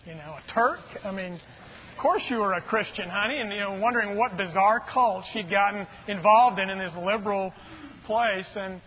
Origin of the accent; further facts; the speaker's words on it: El Paso, Texas, United States; Now, you know, we grew up in El Paso. El Paso is that city, you know, way out west, 800 miles basically from here, amazingly enough.